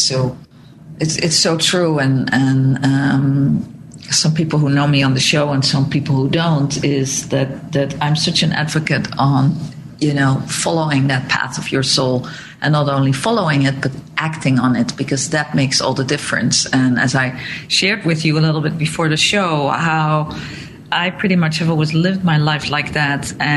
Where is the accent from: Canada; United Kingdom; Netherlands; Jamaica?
Netherlands; now in United States; we came to America without money, without jobs, without nothing, because I listened. And we came from Holland, flew over, unpacked our suitcases here and started anew